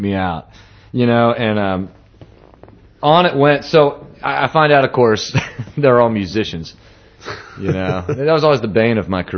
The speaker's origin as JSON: {"language": "English", "town": "Dallas", "region": "Texas", "country": "United States", "lives_now": "Fort Worth, United States", "said": "but moved back to Fort Worth, and I'm from Dallas originally"}